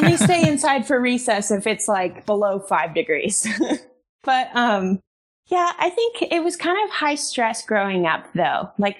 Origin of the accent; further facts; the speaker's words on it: Detroit, Michigan, United States; But, I really loved growing up in Detroit. It was a really diverse upbringing, I felt like.